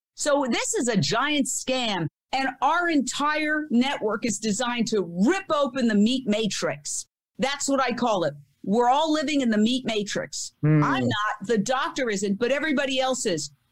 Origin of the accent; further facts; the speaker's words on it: New York City, New York, United States; I grew up in New York, in Midtown Manhattan, right across from Carnegie Hall, which happened to be 3 blocks from where CNN was located at the time, at Time Warner Center.